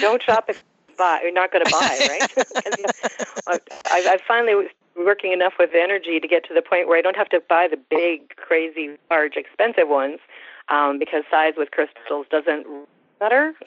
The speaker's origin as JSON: {"language": "English", "town": "Winnipeg", "region": "Manitoba", "country": "Canada", "tie": "born there", "lives_now": "Calgary, Canada", "said": "Well, I was born in Winnipeg, so I'm definitely a prairie girl."}